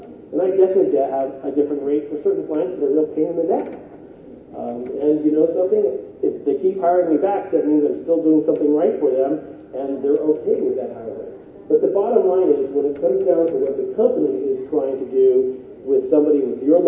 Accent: Portland, Oregon, United States; if you were like where I'm from Portland, Oregon

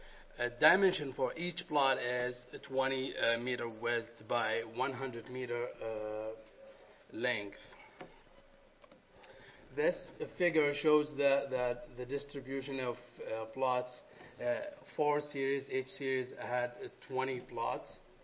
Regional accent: Saudi Arabia; now in United States; I'm from Saudi Arabia, PhD student in South Dakota State University, Plant Science Department

